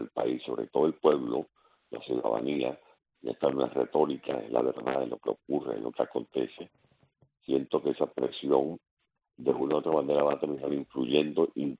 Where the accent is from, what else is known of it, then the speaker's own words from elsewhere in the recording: Venezuela; se contabilizan en mi país. Esperamos que la tropa, la soldadesca, reaccione, no para dar un golpe, sino para evitar que una élite corrompida siga alcahueteando o amparando una narcotiranía en Venezuela